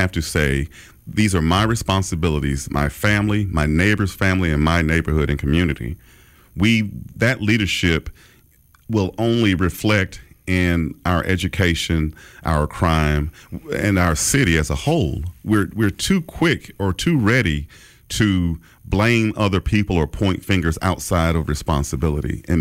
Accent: Hillsdale, United States; I grew up in Hillsdale.

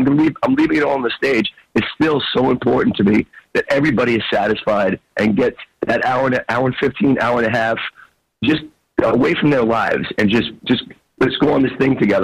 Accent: New York City, New York, United States; You know, when I grew up in the Bronx, New York.

